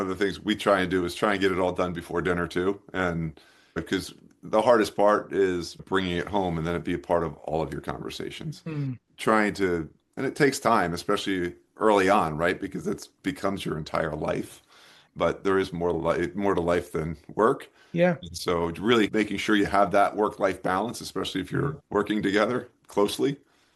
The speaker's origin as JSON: {"language": "English", "town": "Westfield", "country": "United States", "tie": "born or raised there", "said": "We both are born and raised in Westfield, which is a neighboring town to where our business is."}